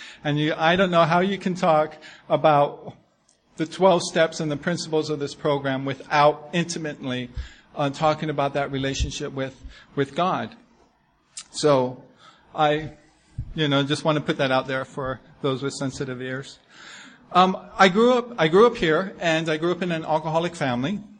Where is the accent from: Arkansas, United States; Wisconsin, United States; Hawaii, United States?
Hawaii, United States; I'm a local boy. I grew up here in Hawaii. My father grew up here.